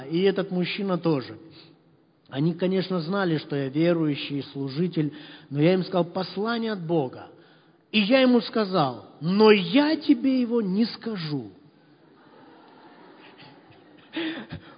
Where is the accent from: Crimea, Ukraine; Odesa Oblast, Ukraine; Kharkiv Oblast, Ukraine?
Kharkiv Oblast, Ukraine; Kharkiv; now in Poltava, Ukraine; я вырос на Салтовке